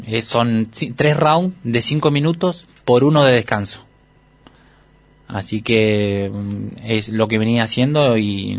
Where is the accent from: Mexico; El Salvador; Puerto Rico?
Mexico; Guadalajara, Jalisco; la gente ahí de Guadalajara también, un saludo grande, que es mi pueblo.